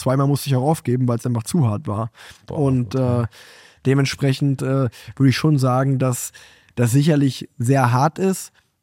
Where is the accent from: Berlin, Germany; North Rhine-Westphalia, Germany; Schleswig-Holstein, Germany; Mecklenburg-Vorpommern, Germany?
North Rhine-Westphalia, Germany; Unna; ich bin in Unna groß geworden, das ist direkt bei Dortmund, deswegen bin ich großer Borussia Dortmund-Fan